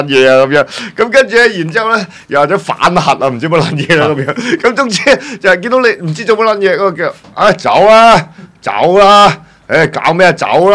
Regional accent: China; 啊，我哋中國人竟然仲用緊紙巾嚟到去抿屎眼

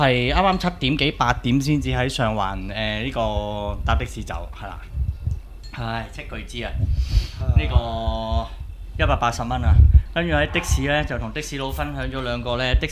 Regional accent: Hong Kong; 即系身为一个香港人。

